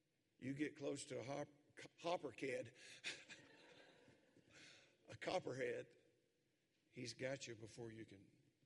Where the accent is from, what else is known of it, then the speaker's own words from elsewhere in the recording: Kentucky, United States; also born or lived in Arizona; Well, most of you know I'm from Kentucky.